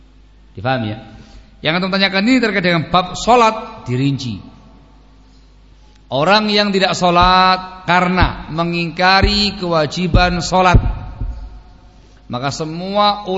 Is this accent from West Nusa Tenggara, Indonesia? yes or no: no; East Java, Indonesia; Jawanya antum lemah lembut, tapi mendul mburi. Kalau Jawanya saya, Jawa Timur, mendul ngarep.